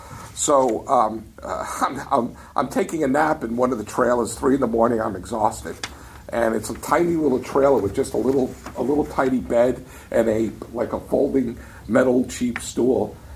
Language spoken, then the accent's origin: English; New York, United States; I mean, I'm a New Yorker.